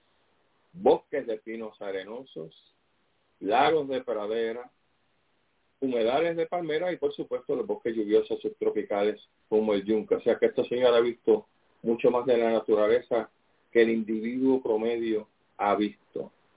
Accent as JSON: {"language": "Spanish", "town": "Mayagüez", "country": "Puerto Rico", "tie": "born or raised there", "said": "porque yo soy allá de verdad, me crié en Mayagüez"}